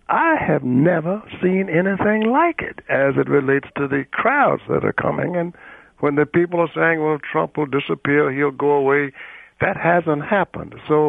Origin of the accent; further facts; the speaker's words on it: Richmond, Virginia, United States; Richmond, Virginia.